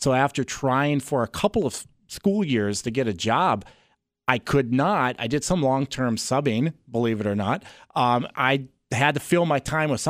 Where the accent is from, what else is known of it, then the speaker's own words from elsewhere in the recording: Elysian, Minnesota, United States; I grew up in a little small town in southern Minnesota called Elysian.